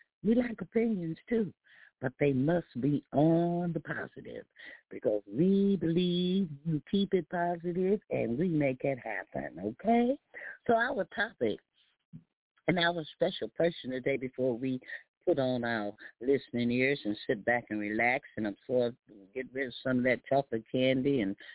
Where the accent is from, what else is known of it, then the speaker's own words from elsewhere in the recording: Houston, Texas, United States; Growing up in the South, you know, I would go to museums in my later years in classes